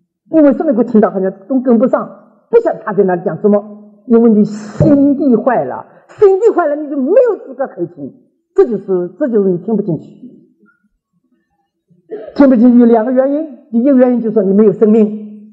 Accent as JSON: {"language": "Chinese", "country": "China", "said": "新地好像我们中国人听起来有点莫名其妙的样子"}